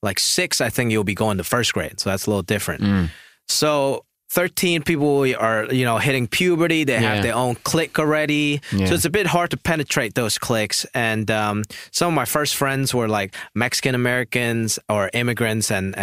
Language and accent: English; Hong Kong; born there; first language Cantonese; English is a second language; And I was born in Hong Kong, so I was born, one of my first languages was Cantonese.